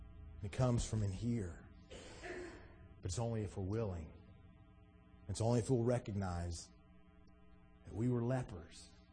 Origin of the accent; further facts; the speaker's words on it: Alabama, United States; I love those stories about growing up in Alabama, you know, in Pawpaw's farm in Alabama.